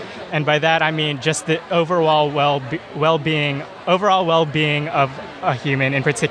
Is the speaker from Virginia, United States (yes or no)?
no; Houston, Texas, United States; I'm from Texas. Houston in particular